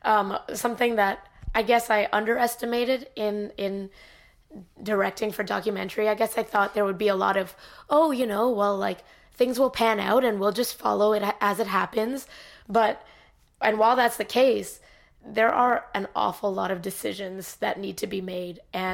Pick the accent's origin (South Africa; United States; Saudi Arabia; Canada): Canada; also born or lived in India; growing up in Canada, but being born in India, I've constantly felt, and I still feel, this kind of rift between, you know, where I come from versus who I am now